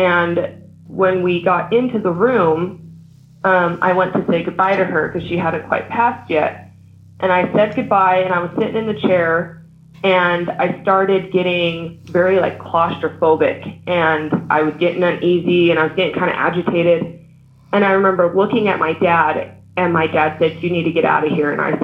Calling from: Salt Lake City, Utah, United States; I'm calling from Salt Lake City, Utah, actually.

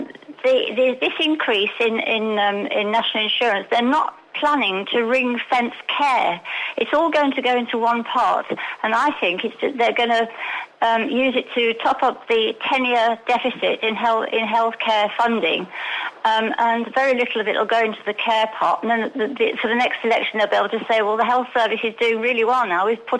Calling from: Alicante, Valencian Community, Spain; Hello, Giles. … Alicante.

